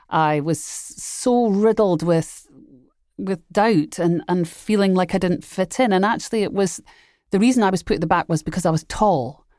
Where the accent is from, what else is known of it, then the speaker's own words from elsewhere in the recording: Scotland, United Kingdom; They're American. I'm Scottish. So I've just been an outsider my entire life.